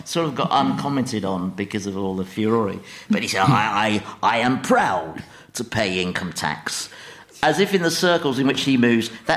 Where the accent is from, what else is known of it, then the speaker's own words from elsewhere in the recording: London, United Kingdom; But speaking as a Londoner, Londoners don't want to hear about these foul-mouthed fights taking place in lifts between the candidates.